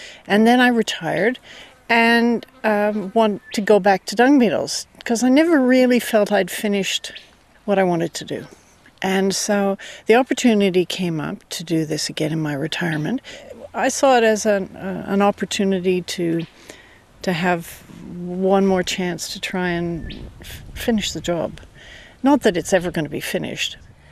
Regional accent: Canada; You can tell from my accent I'm Canadian, but I did my PhD in the United States

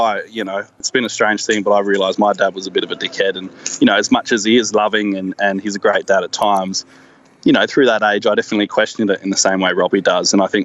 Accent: Alice Springs, Northern Territory, Australia; I was born in Alice Springs. I, you know, spent all of high school there

